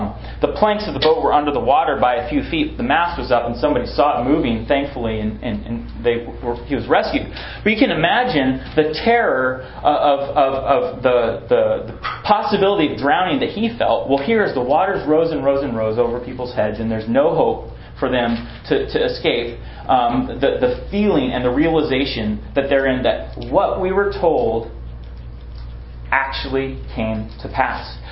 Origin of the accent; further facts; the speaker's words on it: Washington, United States; I grew up outside of Seattle, and I was 2 when Mount St. Helens erupted.